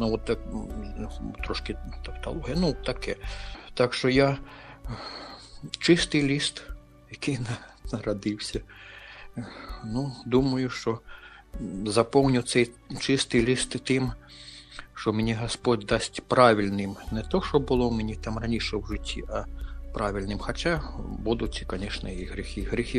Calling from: Slovakia; Телефоную я зі Словаччини.

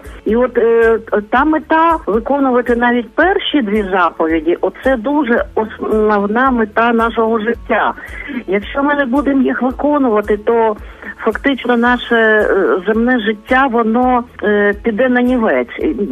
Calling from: Lviv, Lviv Oblast, Ukraine; Я з Львова

